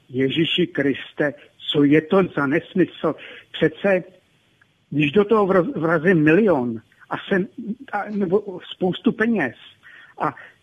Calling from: Plzeň, Plzeň Region, Czechia

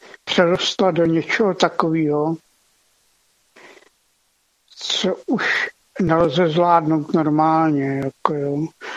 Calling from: Plzeň, Plzeň Region, Czechia

